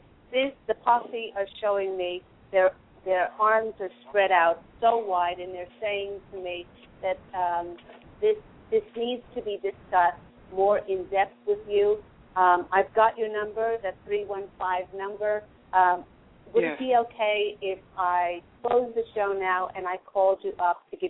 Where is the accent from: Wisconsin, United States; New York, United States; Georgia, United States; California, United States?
New York, United States; From Syracuse, New York. I'm a former New York girl.